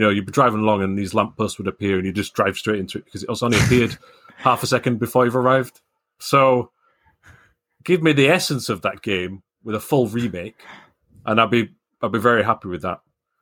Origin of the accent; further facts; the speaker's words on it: United Kingdom; because it was a British touring car game and we are British people.